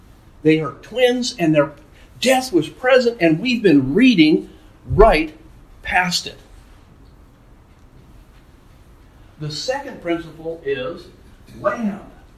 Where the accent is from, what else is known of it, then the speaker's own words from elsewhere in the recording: United States; now in Canada; It's hard to be an American, and now we are Canadian citizens, but it's hard to have grown up in this land and stand on the other side. I'm an alien. I'm an alien in this country in some ways, but I'm a citizen here. I'm an immigrant there.